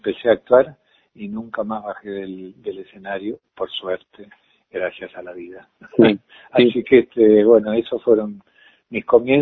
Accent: Chacabuco, Buenos Aires Province, Argentina; yo soy de Chacabuco, provincia de Buenos Aires, y a los 9 años, frente a mi casa había un teatro

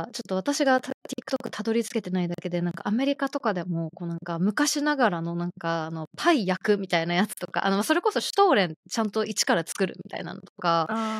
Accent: Kyushu, Japan; 私九州なんですけど

